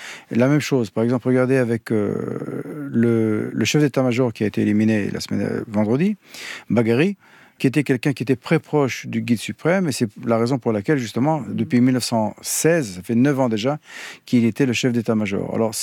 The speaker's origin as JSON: {"language": "French", "country": "Israel", "said": "qu'elle soit chez nous, en Israël, ou qu'elle soit chez les Iraniens"}